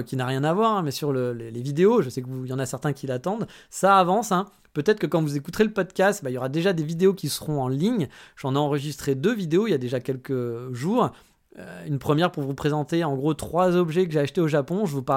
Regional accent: France; now in Japan; chez nous en France

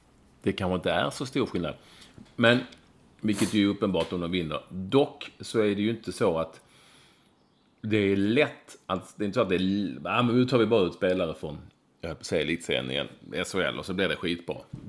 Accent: Finland; Jag är finnar.

